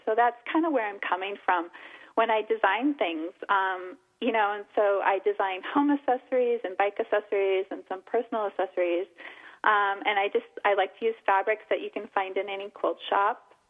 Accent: Minnesota, United States; Yeah, so growing up in Minnesota, there's just a huge Scandinavian influence here

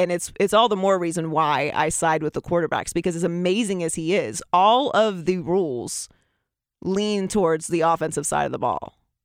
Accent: Pittsburgh, Pennsylvania, United States; No, so I grew up in Pittsburgh, so, yeah.

